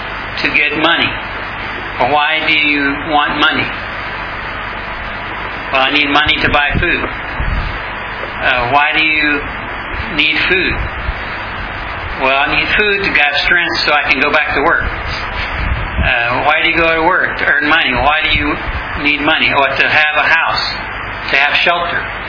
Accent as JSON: {"language": "English", "town": "Oklahoma City", "region": "Oklahoma", "country": "United States", "said": "Again, I'm from Oklahoma City, a lay elder and a retired engineer."}